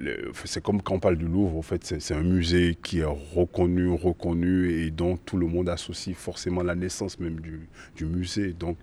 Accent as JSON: {"language": "French", "country": "Benin", "said": "je viens de l'Est Dahomey, qui est aujourd'hui le Bénin"}